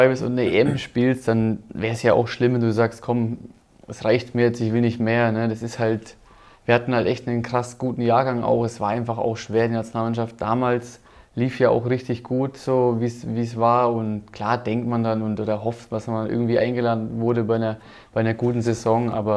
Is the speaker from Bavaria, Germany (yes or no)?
yes; Nuremberg, Bavaria, Germany; also born or lived in Osnabrück; meine Heimat ist ganz klar Nürnberg. Ja, wir bauen da jetzt ein Haus, auch meine Familie